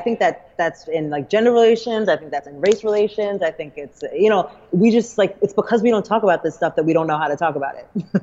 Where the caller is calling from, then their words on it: New York, United States; Oh, I'm actually at Columbia University Library